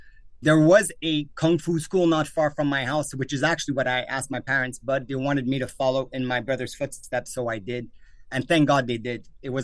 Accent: Montreal, Quebec, Canada; born there; I was born in Montreal, Quebec, Canada.

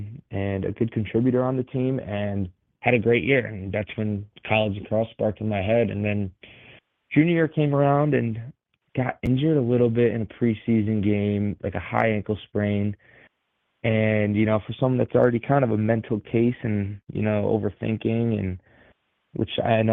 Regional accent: Pittsford, New York, United States; Yeah, I am born and raised in Rochester, New York, specifically Pittsford, and I am the youngest.

